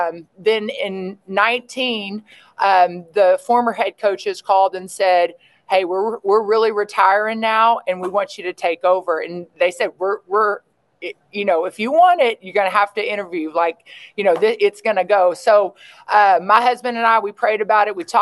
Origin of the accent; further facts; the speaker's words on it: Elgin, Texas, United States; Yeah, so I was born and raised in Elgin, Texas, and I was a multi-sport athlete.